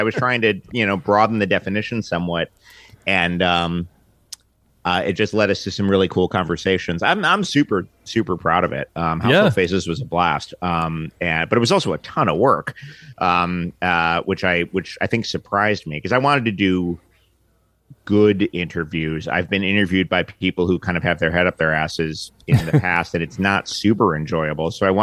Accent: Manhattan, New York, United States; And I grew up in Manhattan, as you having trudged through my book, you know this.

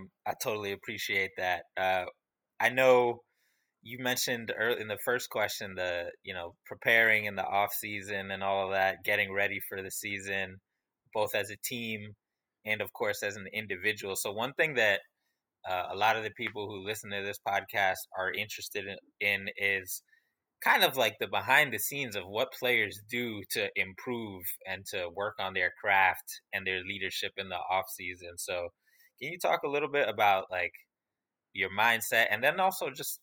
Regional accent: New York City, New York, United States; I'm from the Bronx, and most of my friends were from Brooklyn. And even though getting from the North Bronx to Brooklyn was like basically a road trip

